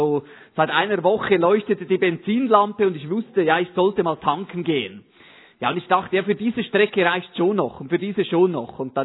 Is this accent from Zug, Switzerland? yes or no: yes; Zug, Switzerland; now in Schaffhausen, Switzerland; Ich fühle mich nicht so betroffen, weil ich bin nicht von Schaffhausen ursprünglich. Ich komme aus der Innerschweiz, aus Zug.